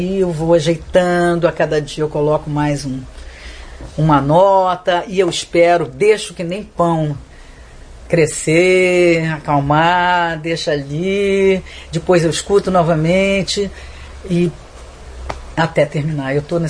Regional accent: Brazil; Caso quando a gente vai fazer um trabalho da gente no exterior, fica muito flagrante o quanto a gente é brasileiro.

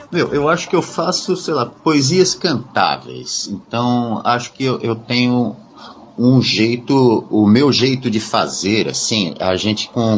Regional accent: Santo André, São Paulo, Brazil; now in Salvador, Brazil; Eu sou de Santo André, né? Era, né? Hoje estou morando em Salvador.

